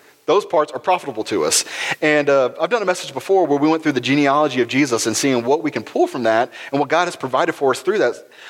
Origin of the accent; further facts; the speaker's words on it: Houston, Texas, United States; they offered me a position down in Houston from where I'll be working from my hometown, making more money.